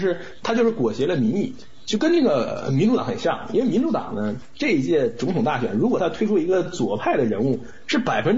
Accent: United Kingdom; 像我们小时候在学校唱的歌，那歌是很狂妄的，叫什么 … 是这个守护英吉利的女神啊，她就是 … ， 就是只要有海浪的地方就是我们英国人在统治。

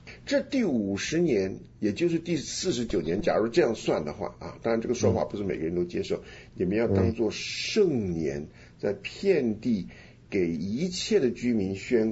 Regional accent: China; 不是像我们中国人过年啥事也不做放假的

